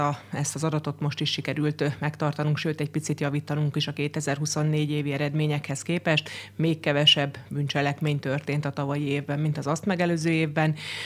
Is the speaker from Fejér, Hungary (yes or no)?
yes; Fejér, Hungary; Én magam is vidéki vagyok, ugye én Fejér megyéből, egy kis faluból származom